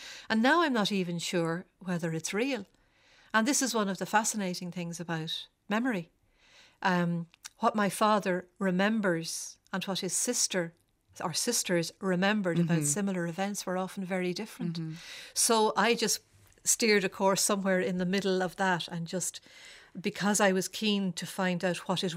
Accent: Dublin, County Dublin, Ireland; I grew up in Clontarf Park, just off Vernon Avenue.

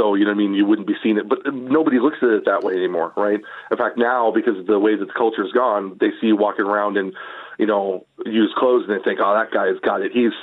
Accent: United States; moved away as an adult; now in Ireland; because I'm American. But even I have three kids. I've lived here for 15 years.

